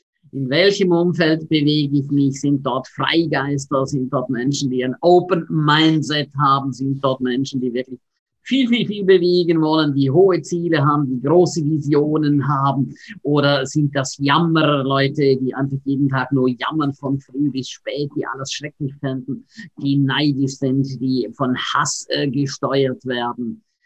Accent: St. Moritz, Graubünden, Switzerland; Ich bin aufgewachsen in St. Moritz.

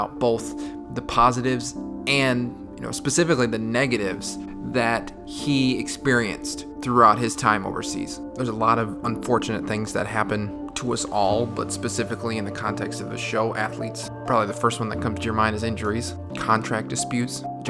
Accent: Michigan, United States; It might be because I'm from Michigan.

